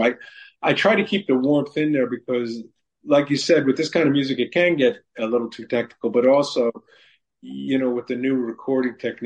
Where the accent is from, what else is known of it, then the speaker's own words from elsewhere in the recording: New York City, New York, United States; when I grew up in New York City and I saw all these veterans homeless and going through the subway